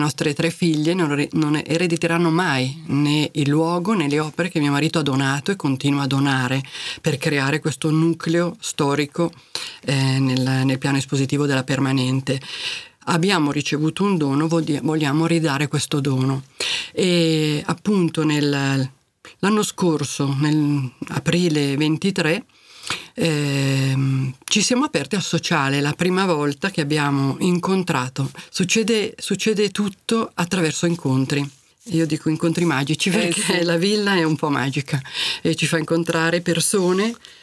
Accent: Laveno-Mombello, Lombardy, Italy; Io sono di Laveno, scusate, ho un pezzo di cuore a Laveno.

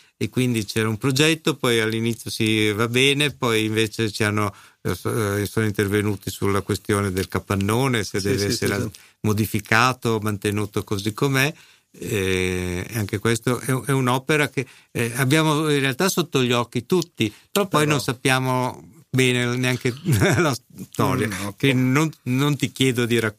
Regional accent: Milan, Lombardy, Italy; io parlo da milanese che mi ho curiosità di conoscere la storia della città dove sono nato

